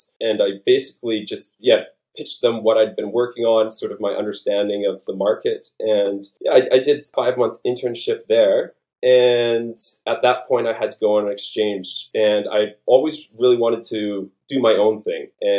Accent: Canada; also born or lived in Melbourne; now in Bondi, Australia; Yeah, I'm in Bondi. Been in Bondi for the last 2 years, but originally when I first came, I'm originally Canadian, and when I first came to Australia, I was in Melbourne. So I spent 2 years in Melbourne.

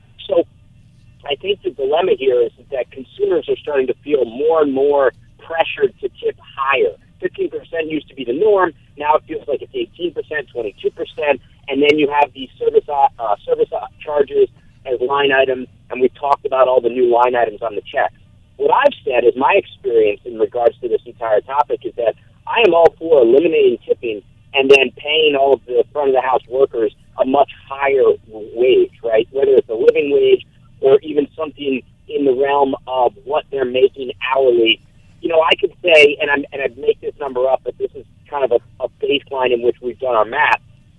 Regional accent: California, United States; My perspective, I come at this from California, where there is no tipping wage, right?

